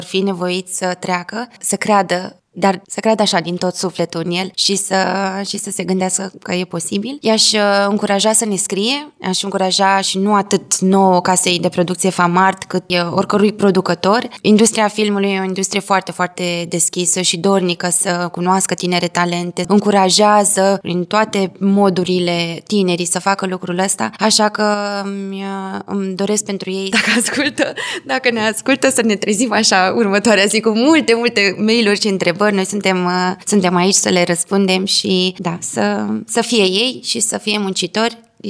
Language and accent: Romanian; Tulcea, Tulcea County, Romania; born there; cei care ne-am născut aici în Tulcea și ne întoarcem cu munca noastră în oraș.